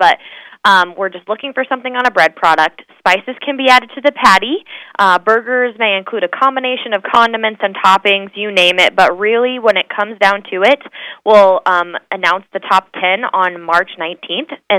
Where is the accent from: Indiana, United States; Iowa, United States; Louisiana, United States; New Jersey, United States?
Iowa, United States; Albia; I probably have to give a shout-out to my hometown in Albia